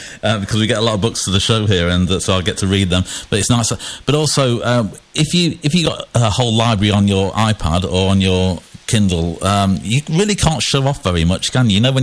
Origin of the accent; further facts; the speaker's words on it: Derby, East Midlands, United Kingdom; When I was born in Derby and lived there most of my life, and we had a local library